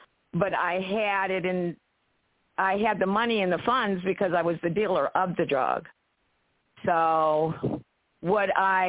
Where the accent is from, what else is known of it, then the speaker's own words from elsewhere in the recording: Ohio, United States; I am from Ohio, the Buckeye State, of course.